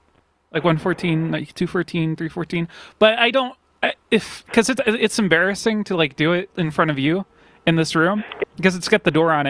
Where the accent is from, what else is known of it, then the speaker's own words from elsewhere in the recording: United States; I'm from the United States.